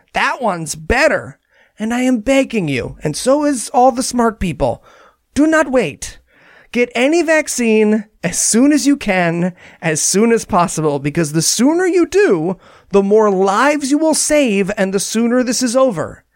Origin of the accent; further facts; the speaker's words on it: New Jersey, United States; the Johnson & Johnson vaccine, by the way, centered in my home state of New Jersey